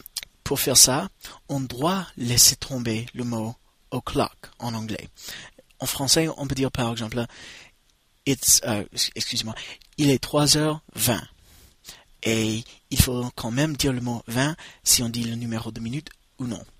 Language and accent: French; United States; French is a second language; Je m'appelle … je suis américain et j'ai créé ce podcast pour vous.